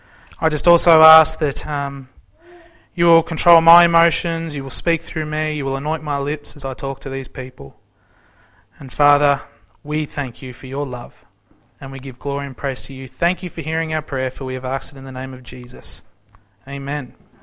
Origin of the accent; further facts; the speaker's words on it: Swan Hill, Victoria, Australia; also born or lived in Maryborough, Australia; I was raised, I was born in Swan Hill, and I was raised there for about